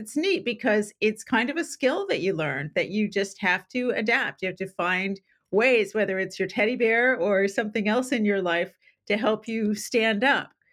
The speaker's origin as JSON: {"language": "English", "town": "San Diego", "region": "California", "country": "United States", "tie": "born or raised there", "said": "I grew up in San Diego where there's no snow. So I had to move away to train, move away from my family."}